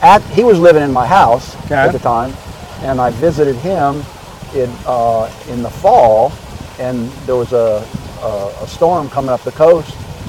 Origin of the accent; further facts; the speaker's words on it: Virginia, United States; I'm from Virginia.